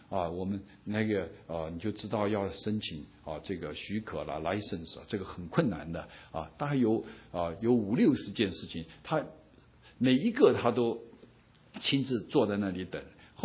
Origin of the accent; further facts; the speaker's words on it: China; 他最要看到的就是我们中国人啊得到福分。